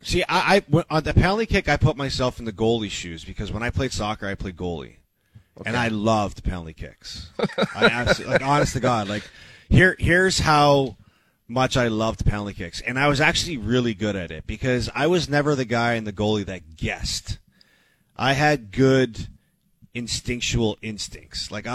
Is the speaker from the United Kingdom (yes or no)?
no; Canada; That was a really, really proud moment for me yesterday as a Canadian because I felt the emotions of being Canadian.